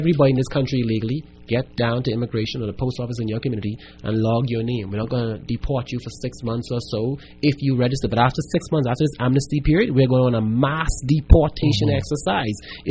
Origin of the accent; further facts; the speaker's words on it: Bahamas; Where my friends from then to now are Haitian Bahamian, Jamaican Bahamian, Chinese, full-blood Bahamians like my family, persons from all over.